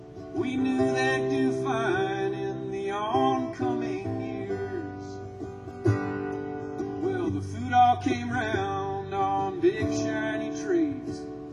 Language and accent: English; Colorado, United States; my mom used to make us these egg and olive sandwiches, and I grew up in Colorado